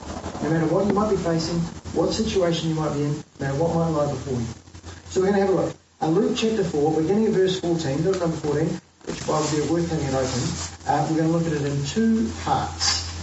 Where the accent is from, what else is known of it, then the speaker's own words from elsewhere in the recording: Canterbury, New Zealand; So I grew up in North Canterbury. I went away, and then I came back many years later.